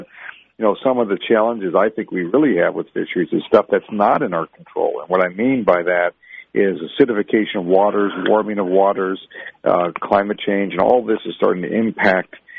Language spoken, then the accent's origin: English; Alaska, United States; being born and raised in Alaska, you learn a lot